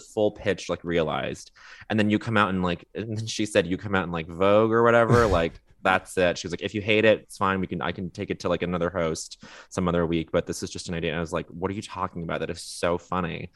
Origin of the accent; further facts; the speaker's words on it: Montreal, Quebec, Canada; But it's growing up in Montreal for a portion of my childhood … really just kind of, like, did it all.